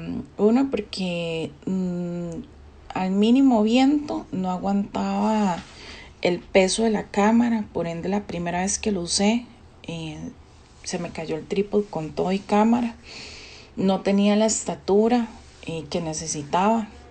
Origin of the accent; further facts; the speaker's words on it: Cartago, Costa Rica; soy de Cartago.